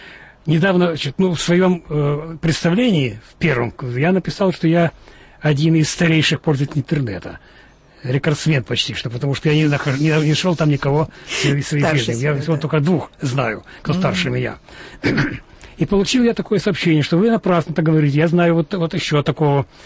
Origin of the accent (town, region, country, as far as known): Russia; born or raised there